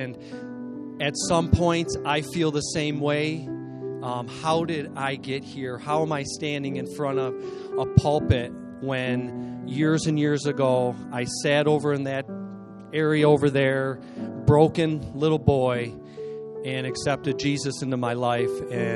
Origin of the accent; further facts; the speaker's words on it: Attica, New York, United States; I was born and raised in Attica, New York. And I'm just a farm boy.